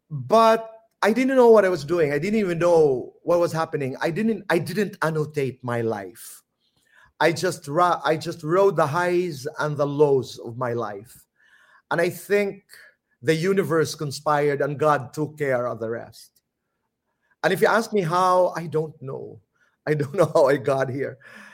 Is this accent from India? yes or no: no; Eastern Visayas, Philippines; first language Waray; Waray because I come from Samar and we speak Waray.